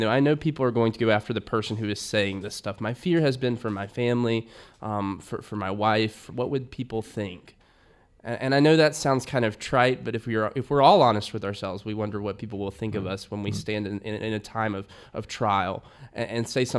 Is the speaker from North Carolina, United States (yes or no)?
yes; North Carolina, United States; unfortunately, I come from Appalachia. I'm Piedmont of North Carolina. We've seen poorest of the poor in those areas.